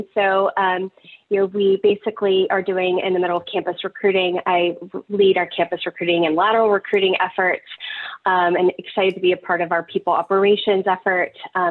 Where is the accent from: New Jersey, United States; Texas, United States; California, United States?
Texas, United States; I am originally from West Texas.